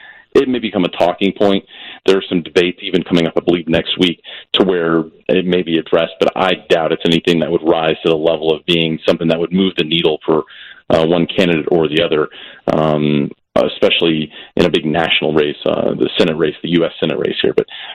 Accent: Nashville, Tennessee, United States; I grew up down south in Nashville, so I'm a Braves guy.

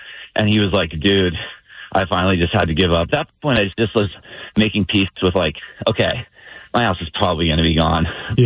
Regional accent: Santa Barbara, California, United States; I can remember exactly where I grew up in Santa Barbara.

